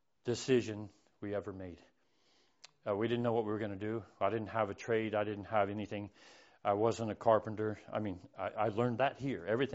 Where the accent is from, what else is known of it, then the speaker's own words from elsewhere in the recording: Florida, United States; We came from Florida, three or four states away. And we came here for the word.